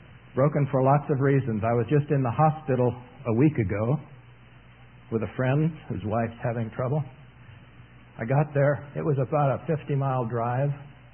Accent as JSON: {"language": "English", "region": "Michigan", "country": "United States", "said": "I'm from Michigan."}